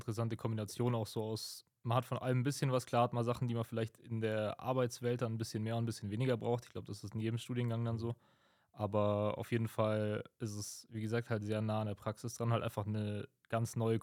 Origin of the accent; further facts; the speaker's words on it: Kaufbeuren, Bavaria, Germany; ich komme aus Kaufbeuren, wie ich es jetzt bei uns von so einer kleineren Feuerwehr kenne